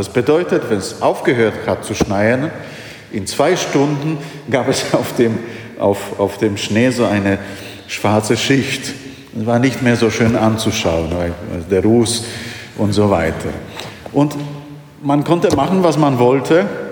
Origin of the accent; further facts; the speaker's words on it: Silesian Voivodeship, Poland; Und ich stamme aus Oberschlesien, das habe ich schon oft erwähnt.